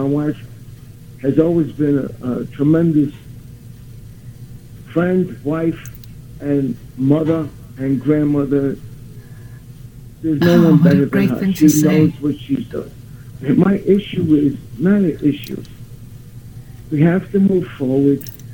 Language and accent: English; Brooklyn, New York, United States; I'm living in Columbia Heights, Brooklyn now. I grew up in Carroll Garden.